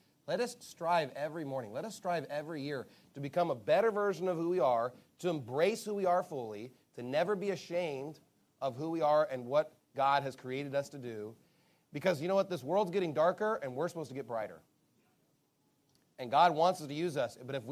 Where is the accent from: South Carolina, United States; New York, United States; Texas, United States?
Texas, United States; We're going to embrace the fact that, you know what, we are Texan and we're Christian and we're Baptist and we're steadfast.